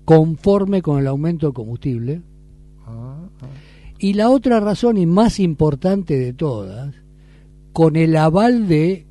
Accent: Venice, Veneto, Italy; Yo soy veneciano.

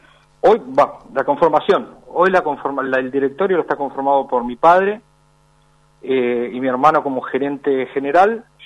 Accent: Concordia, Entre Ríos, Argentina; Somos originarios de Concordia, Entre Ríos.

